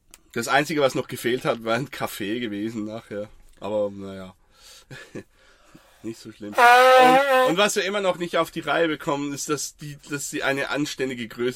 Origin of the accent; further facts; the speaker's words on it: Switzerland; Ja, bei uns in der Schweiz heißen die Vogelnäschli.